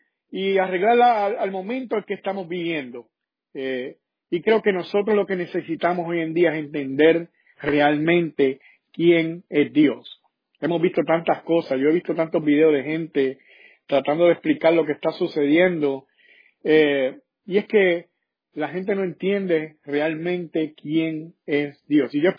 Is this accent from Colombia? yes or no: no; Puerto Rico; y yo soy puertorriqueño